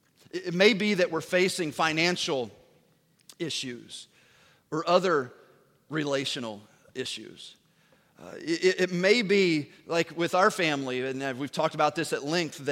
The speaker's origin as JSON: {"language": "English", "region": "Tennessee", "country": "United States", "said": "This is super easy. I'm from Tennessee, so you're not going to get real deep, all right?"}